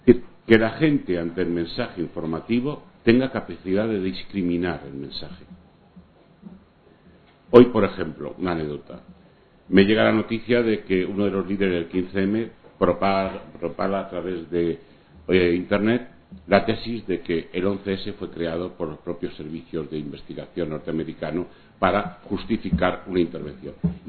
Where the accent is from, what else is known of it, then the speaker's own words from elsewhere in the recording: Valencia, Valencian Community, Spain; de Valencia